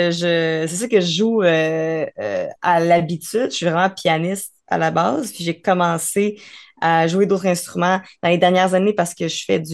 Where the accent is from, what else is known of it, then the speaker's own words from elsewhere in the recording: Quebec, Canada; accent: Québécois; vous avez peut-être remarqué par mon léger accent québécois que je suis effectivement pas de France.